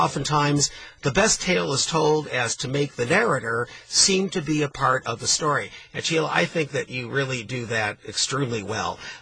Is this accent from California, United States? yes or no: no; Cleveland, Ohio, United States; I mean, I'm from Cleveland, Ohio, right?